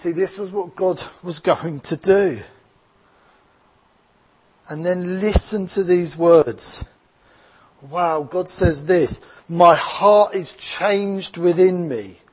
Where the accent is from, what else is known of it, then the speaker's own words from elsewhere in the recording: East of England, United Kingdom; accent: Essex English; So I'm going to pronounce it in my Essex English accent, okay?